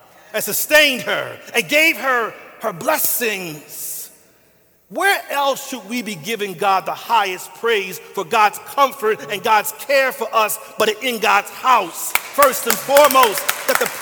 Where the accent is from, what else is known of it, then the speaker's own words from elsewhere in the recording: Philadelphia, Pennsylvania, United States; I grew up in North Philly.